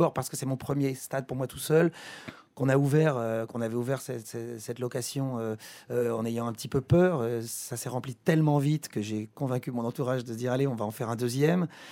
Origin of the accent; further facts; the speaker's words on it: Argenteuil, Île-de-France, France; also born or lived in Algeria; J'ai grandi à Argenteuil, dans une banlieue chaude.